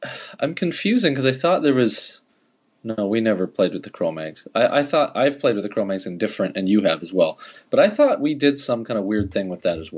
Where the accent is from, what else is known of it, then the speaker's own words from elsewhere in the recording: Canada; obviously you and I both being Canadian